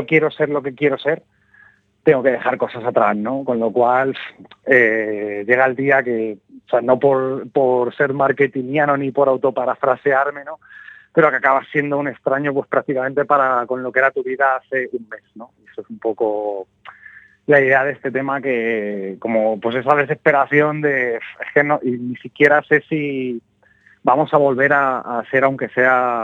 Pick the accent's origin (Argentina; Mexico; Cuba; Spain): Spain; Alcalá de Henares, Community of Madrid; yo soy de Alcalá de Henares, que somos una ciudad súper hermanada con Galicia, de hecho, porque pues hay mucho gallego por aquí